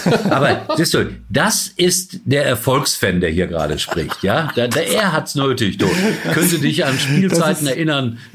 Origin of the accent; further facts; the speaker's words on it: Gelsenkirchen, North Rhine-Westphalia, Germany; Ich bin gebürtiger Schalker. Das heißt also nicht Gelsenkirchner, sondern Schalker. Das ist ja ein kleiner Ortsteil. Wissen ja viele Leute gar nicht. Hat heute vielleicht noch 15.000 Einwohner. Früher waren es mal 30.000.